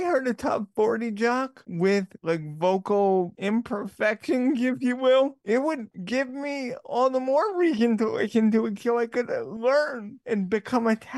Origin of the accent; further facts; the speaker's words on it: Long Island, New York, United States; I grew up and I'm still living in Long Island, New York.